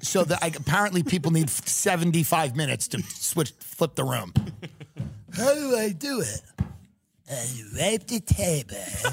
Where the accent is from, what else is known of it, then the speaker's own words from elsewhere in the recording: New York, United States; And New York, being from New York, again, I'm from New York.